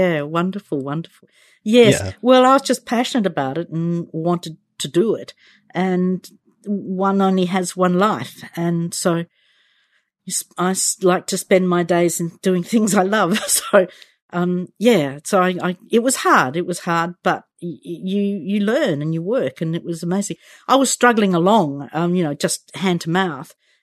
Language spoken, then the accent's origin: English; Australia; now in United Kingdom; Yeah, well, I'm Australian. You can tell from my accent. I've been living here in the UK for about 15, 16 years now.